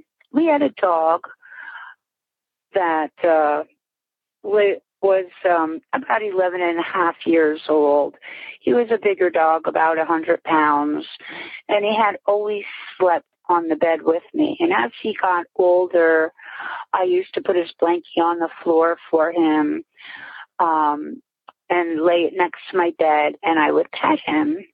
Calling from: Whitehall, Pennsylvania, United States; I'm calling from Whitehall, PA.

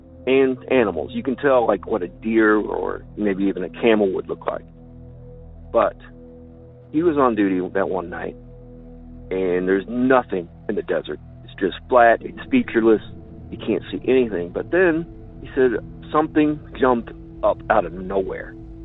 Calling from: Illinois, United States; from Land of Lincoln.

